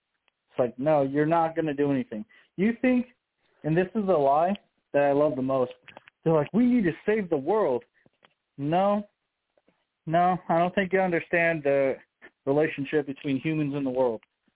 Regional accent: Ireland; I'm Irish. So humor wins.

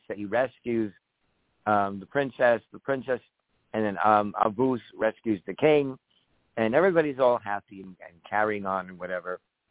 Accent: Uniondale, New York, United States; I grew up in Uniondale, Long Island, which is the home

